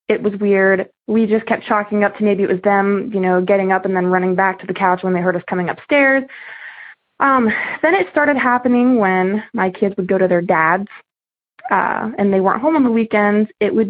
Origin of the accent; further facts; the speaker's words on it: Howard, Ohio, United States; I'm from Howard, Ohio.